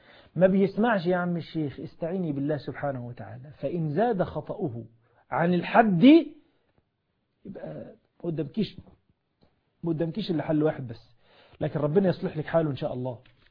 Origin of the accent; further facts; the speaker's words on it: Egypt; لأنه عندنا في مصر بيتهم الزوج لما يجي يتجوز على مراته